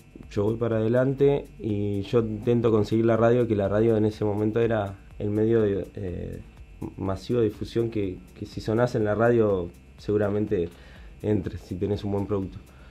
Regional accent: Manga, Montevideo, Uruguay; Fue una banda de barrio, yo soy de Manga

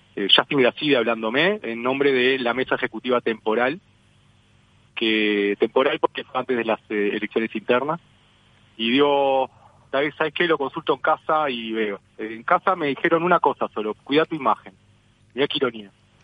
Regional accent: Uruguay; el 2019 estaba remontándolo como muchos uruguayos a fuerza de voluntad.

